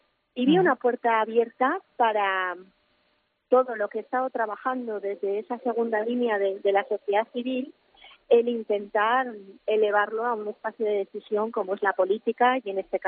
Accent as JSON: {"language": "Spanish", "region": "Aragon", "country": "Spain", "said": "soy aragonesa y de una ciudad pequeña de Huesca, ¿no?"}